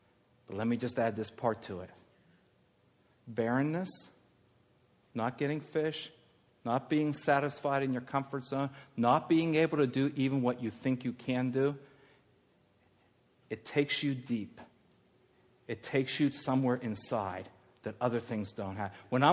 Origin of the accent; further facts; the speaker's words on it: Altoona, Pennsylvania, United States; I grew up in Altoona. By the way, I don't know how to fish.